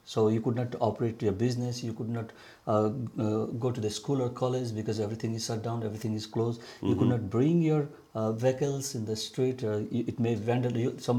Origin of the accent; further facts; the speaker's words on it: Eastern Nepal, Nepal; I'm from Nepal. So I am from the eastern part of Nepal, quite close to India border.